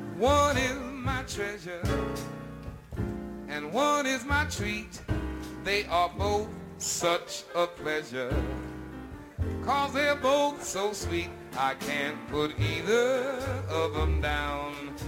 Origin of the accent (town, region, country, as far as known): Chicago, Illinois, United States; born or raised there